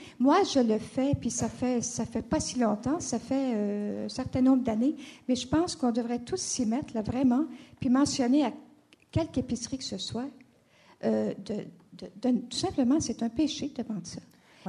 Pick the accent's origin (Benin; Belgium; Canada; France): Canada; Quebec; nous, en tant que Québécois